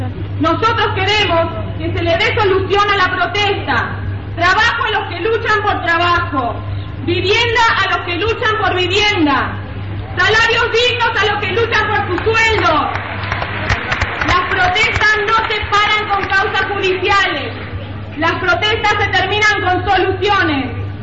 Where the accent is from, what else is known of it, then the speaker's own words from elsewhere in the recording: Buenos Aires, Argentina; born there; Nací aquí, en la ESMA. Aquí mi mamá … me trajo al mundo.